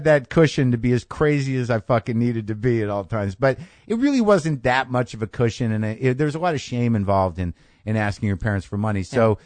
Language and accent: English; New Mexico, United States; also born or lived in New Jersey; Yeah, born in Jersey. Both my parents are from Jersey. I grew up in New Mexico, though